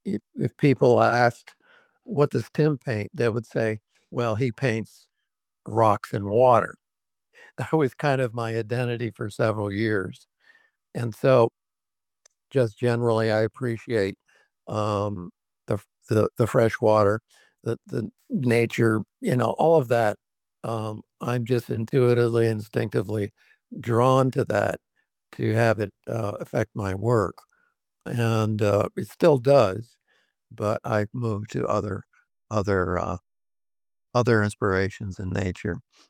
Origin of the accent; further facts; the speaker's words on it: Saranac Lake, New York, United States; I grew up in Saranac Lake across the street from a lake.